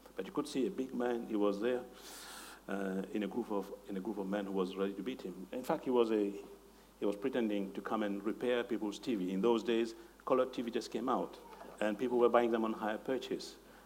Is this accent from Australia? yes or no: no; Mauritius; If you don't know me, I'm from Mauritius, and I'm from a village where there was many laborers.